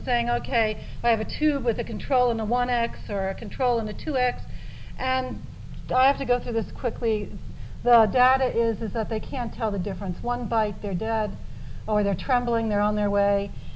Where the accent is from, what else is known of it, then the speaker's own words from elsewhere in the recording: New York, United States; And I'm from New York, so actually this is how I usually talk.